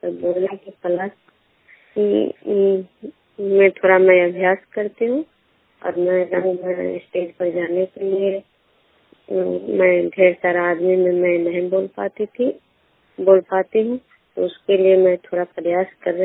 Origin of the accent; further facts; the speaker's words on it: Vishnupur, Bihar, India; और मैं नालंदा जिला नौशा ब्लॉक की निवासी हूँ।